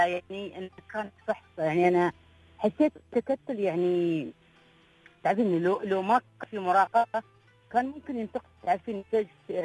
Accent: Dubai, United Arab Emirates; أنا من دبي.

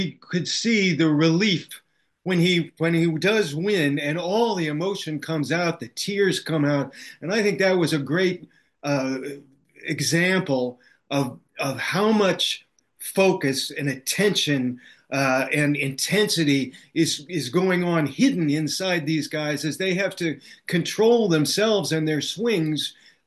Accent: United States; But I said that as an American, I do not want it

